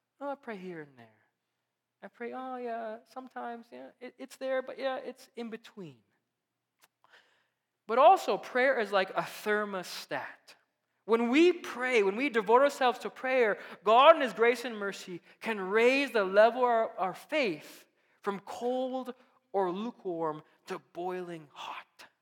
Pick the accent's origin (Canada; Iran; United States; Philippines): Philippines; I'm Filipino.